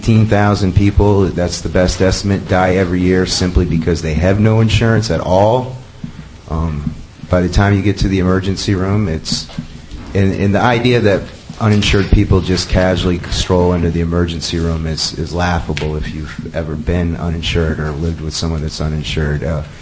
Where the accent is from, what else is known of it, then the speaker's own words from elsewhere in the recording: Freeville, New York, United States; I'm from Freeville.